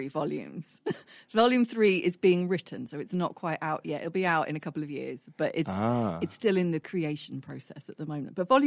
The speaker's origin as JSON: {"language": "English", "region": "South West England", "country": "United Kingdom", "also_born_or_lived": "Nottingham / London", "lives_now": "Bristol, United Kingdom", "said": "So I moved to Bristol. I'm originally from the Southwest"}